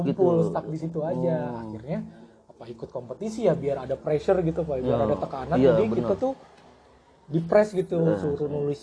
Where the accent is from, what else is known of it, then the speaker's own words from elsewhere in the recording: Jakarta, Indonesia; ane ini orang Betawi, ya udah ane angkat aja keresahan orang Betawi pakai bahasa Betawi gitu